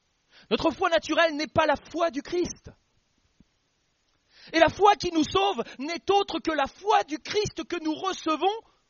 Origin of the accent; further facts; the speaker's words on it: Normandy, France; Je connais des gens là par chez moi en Normandie